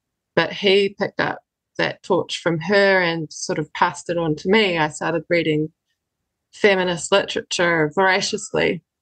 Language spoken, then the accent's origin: English; Kapiti Coast, Wellington, New Zealand; Well, I grew up on the Kapiti Coast. My parents immigrated.